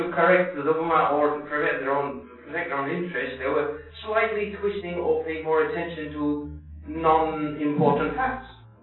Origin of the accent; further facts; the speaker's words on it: Pakistan; maybe a lot of this is because I grew up in Pakistan